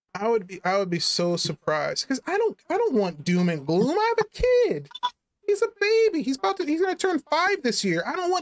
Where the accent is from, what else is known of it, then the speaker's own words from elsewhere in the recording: California, United States; back when I was growing up in California, a three bedroom was like $1,500 to $1,700.